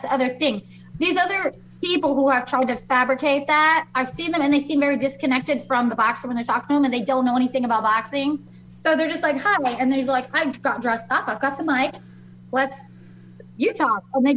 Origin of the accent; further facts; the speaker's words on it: Las Vegas, Nevada, United States; Okay, so I'm from Vegas, right? People be out drinking and shit all the time and acting crazy.